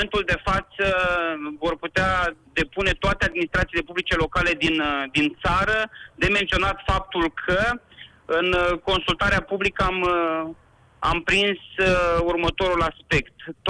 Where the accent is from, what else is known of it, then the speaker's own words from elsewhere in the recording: Iași, Iași County, Romania; Îmi doresc foarte mult ca ieșean, ca un număr cât mai mare din locuitorii județului nostru să beneficieze de acest program